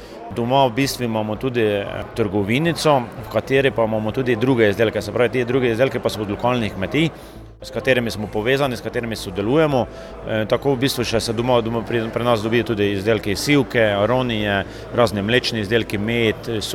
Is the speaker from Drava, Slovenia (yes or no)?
no; Vučja vas, Mura, Slovenia; iz Vučija vasi, prihajam iz ekološke kmetije Paldauf.